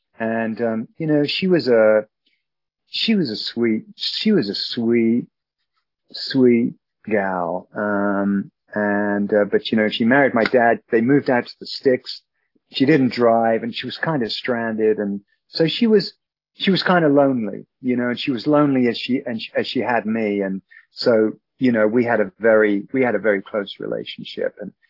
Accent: England, United Kingdom; born there; 6/20/60 is my birthday. And I was born in the Midlands of England.

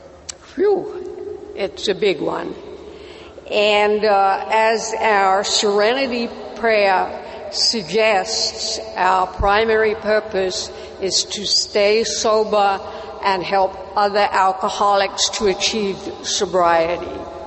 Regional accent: London, United Kingdom; I was born in London and grew up with regular drinking, but I loved it.

